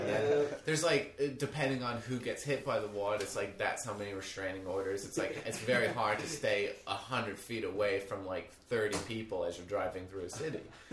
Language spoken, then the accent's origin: English; East Coast, United States; You know, because I'm from the East Coast.